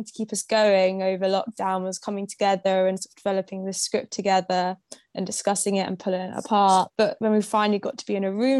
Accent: Marlborough, South West England, United Kingdom; So I grew up in Wiltshire in a town called Marlborough

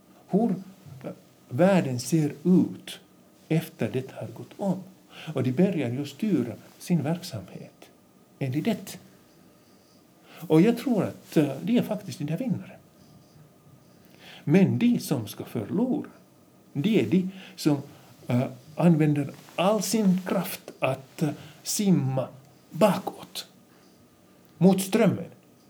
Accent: Vaasa, Ostrobothnia, Finland; Om vi tänker som finländare och som vasaborna

